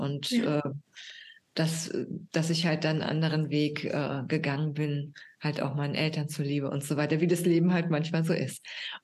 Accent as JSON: {"language": "German", "town": "Frankfurt", "region": "Hesse", "country": "Germany", "tie": "born there", "said": "Also auch örtlich in Frankfurt am Main, wo ich geboren bin."}